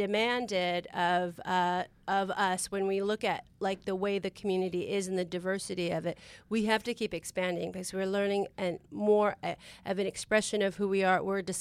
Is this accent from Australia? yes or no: no; San Francisco, California, United States; Yes, it was a gay bookstore in San Francisco on Polk Street in the 70s.